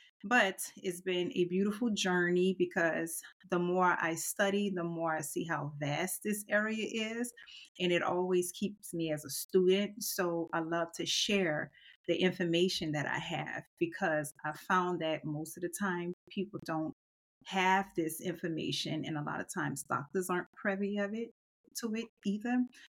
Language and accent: English; New Orleans, Louisiana, United States; I grew up in New Orleans and a native, and we have some amazing foods.